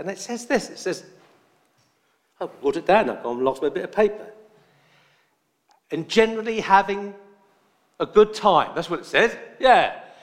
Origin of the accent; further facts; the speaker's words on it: Norwich, East of England, United Kingdom; I remember I was brought up in the Pentecostal church in Norwich, Assemblies of God.